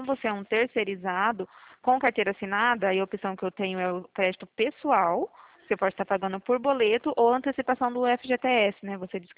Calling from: Dourados, Mato Grosso do Sul, Brazil; Dourados, Mato Grosso do Sul.

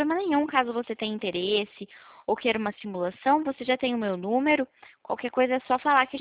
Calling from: Nova Odessa, São Paulo, Brazil; Eu falo aqui de Nova Odessa. Fica no estado de São Paulo.

